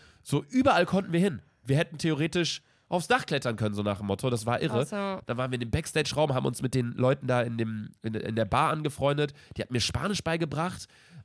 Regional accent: England, United Kingdom; ja, ich bin Engländer.

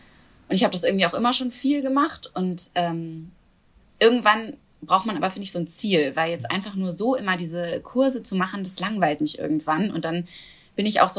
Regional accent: Hamburg, Germany; also ich komme aus Hamburg ursprünglich

